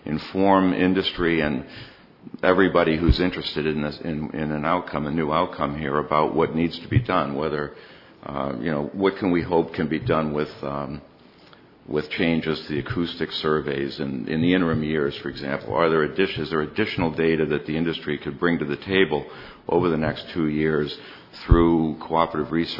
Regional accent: Winterport, Maine, United States; from Winterport, Maine.

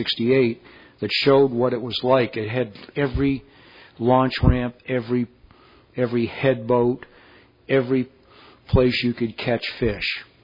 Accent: Maine, United States; You know, I'm from Maine. They are not going to put me on the council. As simple as that.

